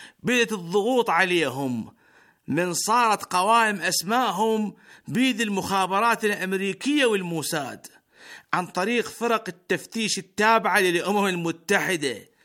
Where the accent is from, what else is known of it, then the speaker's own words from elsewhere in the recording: Iraq; ترى بلدنا العراق اليوم متورط بهيش مرحلة انتقالية